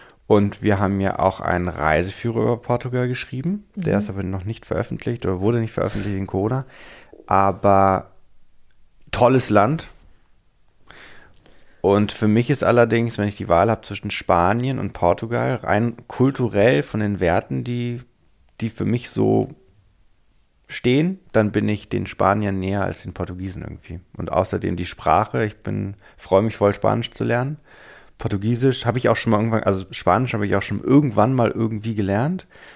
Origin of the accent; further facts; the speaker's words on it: Hamburg, Germany; Ich bin in Hamburg aufgewachsen